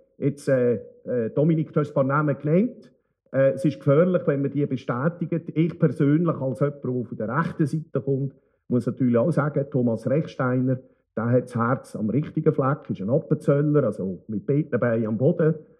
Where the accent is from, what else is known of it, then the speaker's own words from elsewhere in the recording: Lucerne, Switzerland; Gut, also als Luzerner erfahrener, der Wahlkampf gewöhnt ist, gegen diese Partei zu führen, muss ich sagen